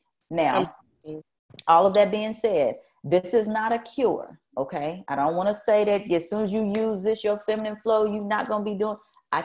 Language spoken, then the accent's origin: English; Oklahoma, United States; I'm from Oklahoma, born and raised, and we have a lot of windmills that produce energy.